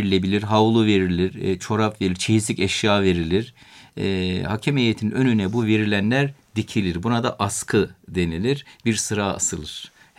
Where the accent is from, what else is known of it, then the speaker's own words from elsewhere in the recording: Black Sea Region, Turkey; Bizim yörelerde, özellikle Amasya Samsun taraflarında peşkir boyu da var.